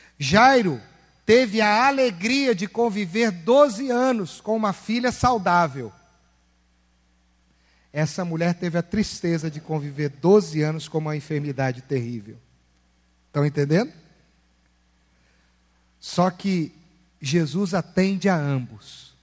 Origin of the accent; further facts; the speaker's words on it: São Paulo, Brazil; born there; Eu nasci na Lapa.